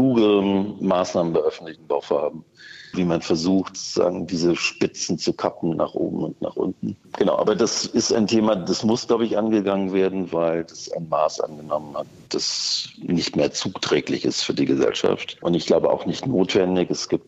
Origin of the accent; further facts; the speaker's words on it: Germany; ich bin ja auch Deutscher